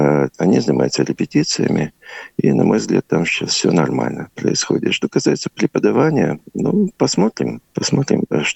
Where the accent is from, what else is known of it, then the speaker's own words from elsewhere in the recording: Russia; я сказал, что я из России.